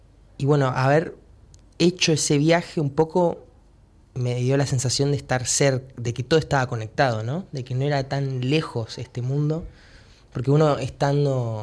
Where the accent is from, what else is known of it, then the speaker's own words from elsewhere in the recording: La Plata, Buenos Aires Province, Argentina; born there; Nací en La Plata.